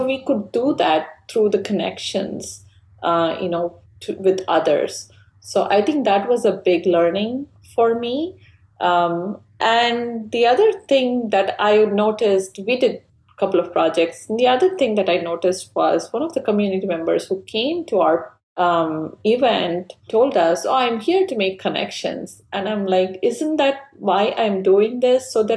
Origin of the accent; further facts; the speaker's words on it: India; English is a second language; I am from India, have no clue anything, nothing about hip hop.